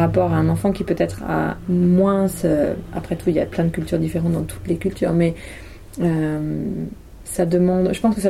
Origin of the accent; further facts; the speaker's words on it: France; je suis française à 100%